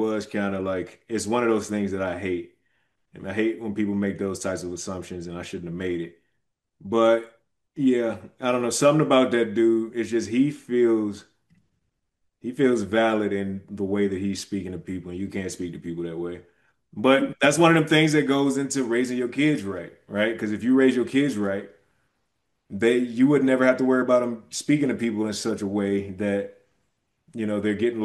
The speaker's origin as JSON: {"language": "English", "region": "Michigan", "country": "United States", "said": "that's my home state of Michigan, right?"}